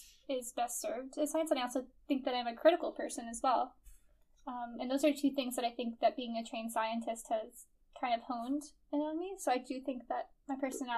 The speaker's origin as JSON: {"language": "English", "country": "United States", "said": "As an American, I've spent a lot of money to, you know, be a scientist with my undergrad degree and things like that."}